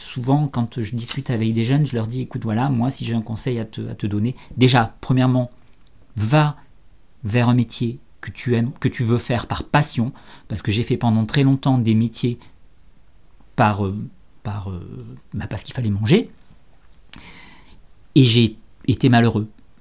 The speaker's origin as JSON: {"language": "French", "town": "Nice", "region": "Provence-Alpes-Côte d'Azur", "country": "France", "said": "moi je suis niçois et c'est un peu voilà un peu la même région"}